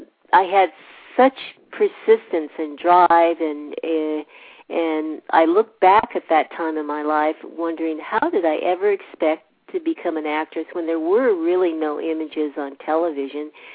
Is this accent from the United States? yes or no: yes; San Diego, California, United States; I said, you know, I grew up in San Diego. This pace is fast for me.